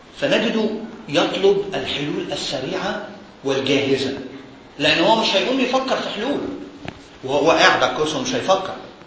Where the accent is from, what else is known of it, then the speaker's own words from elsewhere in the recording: Egypt; عدم الالتزام اللي إحنا فيه كمصريين هو اضطراب فكري وليس مجرد عادة سلوكية